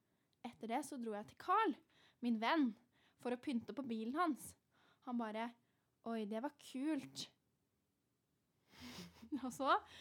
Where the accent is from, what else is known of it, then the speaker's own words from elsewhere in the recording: Oslo, Norway; Og jeg er fra Oslo.